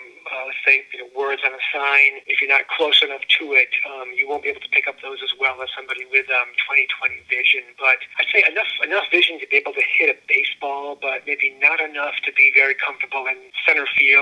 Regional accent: New York, United States; also born or lived in Syracuse; I was born in Syracuse. I grew up in upstate New York, went to college in New York City and the University of New Hampshire

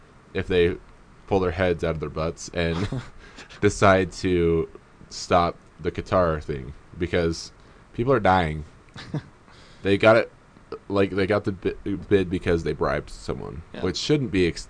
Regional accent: United States; maybe this is the bias because I'm American

